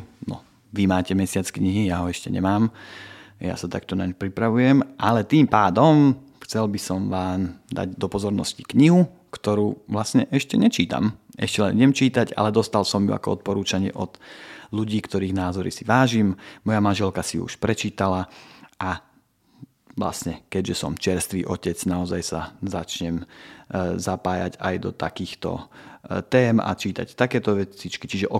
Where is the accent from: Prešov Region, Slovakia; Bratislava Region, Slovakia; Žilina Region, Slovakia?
Žilina Region, Slovakia; Rajec; also born or lived in Šaľa; pochádzame ako rodina z Rajca a z Rajeckej Lesnej sú moji rodičia a Žilinský kraj, proste hrdý, národný, cítiaci človek a presťahovali sme sa do šale